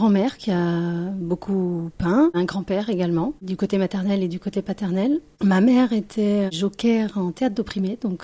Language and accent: French; Brittany, France; Oui, j'y ai grandi en fait et je me sens bretonne et voilà, je peux dire je suis bretonne.